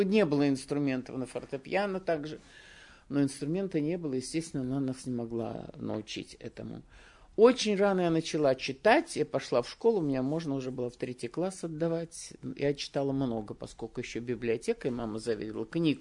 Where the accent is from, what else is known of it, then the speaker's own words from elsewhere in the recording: Volgograd Oblast, Russia; also born or lived in Pobeda Oktyabrya; Родилась я в Победе Октября, в общем, у меня такие вот точки были. Вот, Калачевского района. А жили мы в Нижнечерском районе. Долгое время я до 7 класса я там жила, училась, с родителями была.